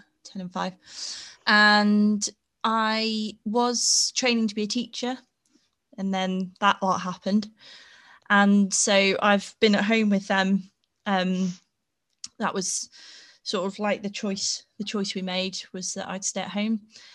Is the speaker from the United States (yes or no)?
no; Peterborough, East of England, United Kingdom; now in Sheffield, United Kingdom; And I grew up in Peterborough. Mm-hmm. And I came to Sheffield for uni.